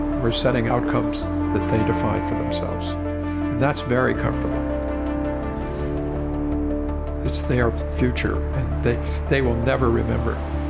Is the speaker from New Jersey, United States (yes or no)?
yes; Plainfield, New Jersey, United States; born there; I was born in 1942 on November 2nd in Plainfield, New Jersey. I had free range. I delivered newspapers.